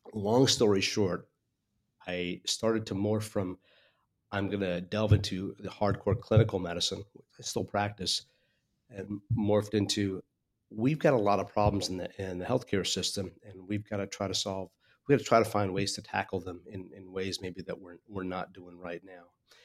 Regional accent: India; I'm from India.

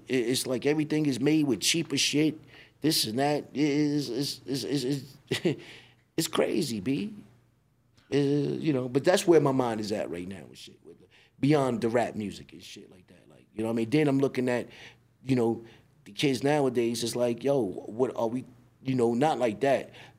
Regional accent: Staten Island, New York, United States; now in Melbourne, Australia; yo, damn, I'm from Stapleton Projects, but I'm in fucking Melbourne, Australia, on the other side of the world where I'm 15 hours ahead of you.

